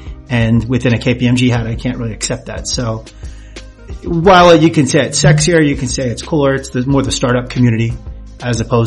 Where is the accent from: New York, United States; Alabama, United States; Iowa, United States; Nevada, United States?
New York, United States; now in Poland; So I am from New York.